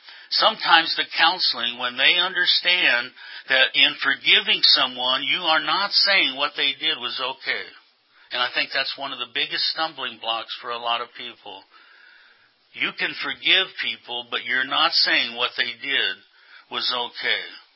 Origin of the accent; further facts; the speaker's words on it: Kearney, Nebraska, United States; When I was raised in Kearney, Nebraska, we had a reform school down the road